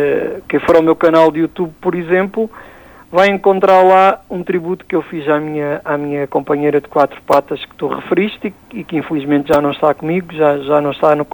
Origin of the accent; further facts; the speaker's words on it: Olhão, Algarve, Portugal; O Algarve é a minha região, o Olhão é o meu colo, é a minha terra.